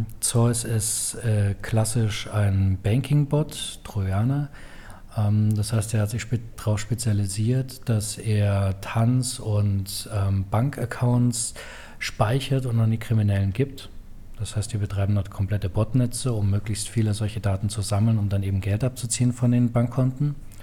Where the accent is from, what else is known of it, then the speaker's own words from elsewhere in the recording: Germany; also ich komme ja aus Deutschland